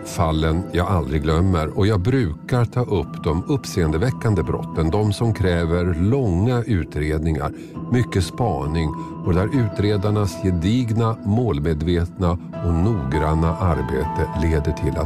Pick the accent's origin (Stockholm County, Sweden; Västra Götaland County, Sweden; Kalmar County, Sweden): Stockholm County, Sweden; Tumba; Det hände i Tumba, orten där jag växte upp.